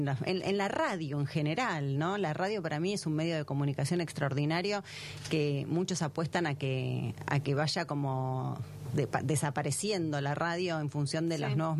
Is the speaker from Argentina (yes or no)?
yes; Bahía Blanca, Buenos Aires Province, Argentina; born there; como nací en Bahía Blanca, también Exacto. tengo el corazoncito, a pesar de que viví muy poco tiempo, pero bueno, es el lugar de nacimiento.